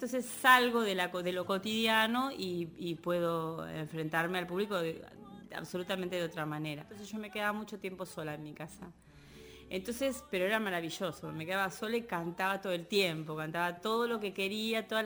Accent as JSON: {"language": "Spanish", "town": "Villa Bosch", "region": "Buenos Aires Province", "country": "Argentina", "tie": "born or raised there", "also_born_or_lived": "San Martín", "said": "Yo nací en San Martín, pero viví bastantes años en Villa Bosch."}